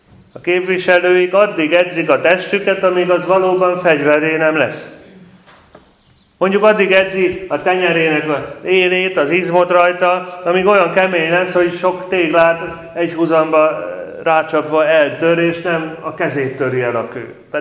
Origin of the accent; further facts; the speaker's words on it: Pécs, Baranya, Hungary; hogy magam is pécsi vagyok